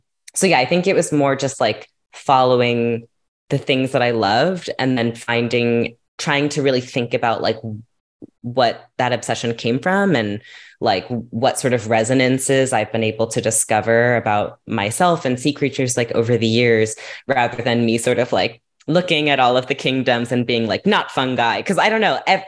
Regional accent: California, United States; Like, I grew up in California. I got to see a lot of tide pools when I was younger.

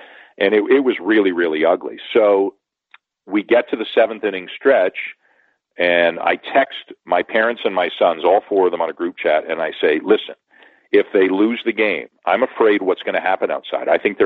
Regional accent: Toronto, Ontario, Canada; I'm from Toronto

